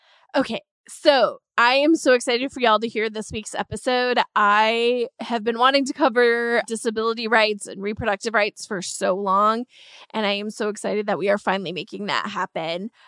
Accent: Wisconsin, United States; now in Washington, United States; Lots of snow and I've enjoyed it. I'm from Wisconsin, so we get a lot of snow and I kind of miss that when I'm here. DC doesn't get nearly as much

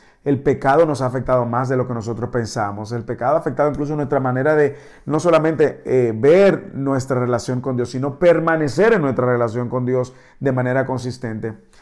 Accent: Dominican Republic; moved away as an adult; now in Dallas, United States; desde el momento en que salimos de la República Dominicana, que tuvimos que depender de etapas de donaciones y gente que nos apoyara en nuestro tiempo en el seminario, cuando vinimos aquí a Dallas

